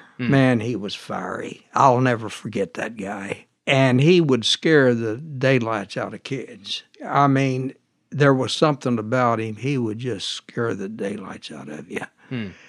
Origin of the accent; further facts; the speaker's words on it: Muskogee, Oklahoma, United States; I grew up in Muskogee, Oklahoma. My dad sold clothes. I was born during the Depression.